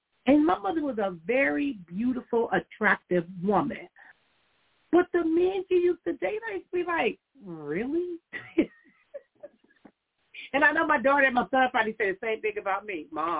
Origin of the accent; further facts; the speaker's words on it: Compton, California, United States; I remember growing up in Compton and my next door neighbor.